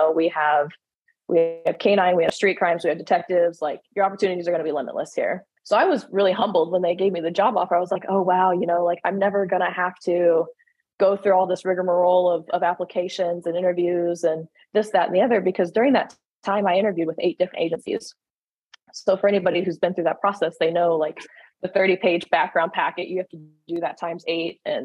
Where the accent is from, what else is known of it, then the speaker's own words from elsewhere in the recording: Kansas City, Missouri, United States; Yeah. So I grew up around the Kansas City, Missouri area, found myself going to college in Bowling Green State University in Ohio